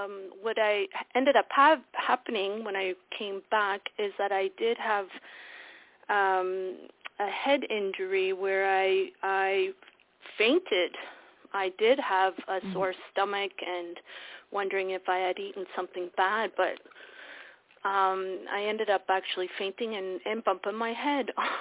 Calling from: Ontario, Canada; I'm calling from Ontario

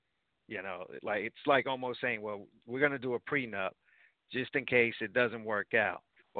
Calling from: Sayreville, New Jersey, United States; New Jersey and Sayreville.

